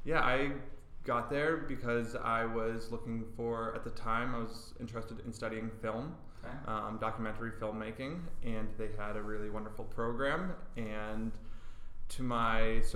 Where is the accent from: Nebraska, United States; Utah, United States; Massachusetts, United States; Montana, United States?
Massachusetts, United States; Boston; born there; So I was born in Boston.